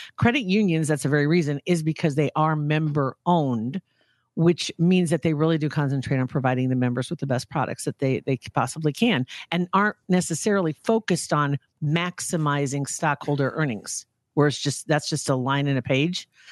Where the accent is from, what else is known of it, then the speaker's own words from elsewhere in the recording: Midwest, United States; I hate being such a Midwesterner